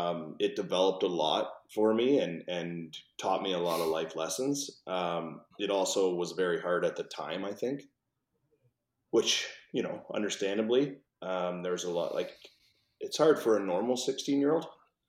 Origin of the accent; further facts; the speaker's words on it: Oshawa, Ontario, Canada; I grew up in Oshawa, and the Kawartha Lakes are there, and cottages